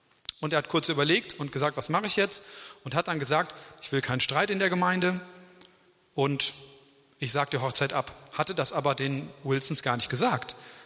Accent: Bergneustadt, North Rhine-Westphalia, Germany; ich komme aus Bergneustadt. Das ist so ein bisschen profan.

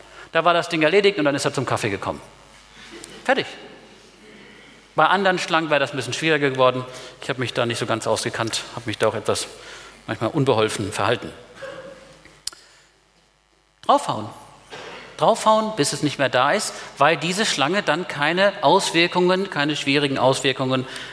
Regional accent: Tanzania; now in Germany; Ich bin aufgewachsen in Tansania, da war das ein bisschen anders.

